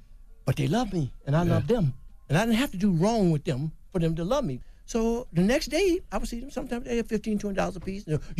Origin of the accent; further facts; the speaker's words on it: Detroit, Michigan, United States; because I grew up in the hood in Detroit, and some of my partners were gangsters.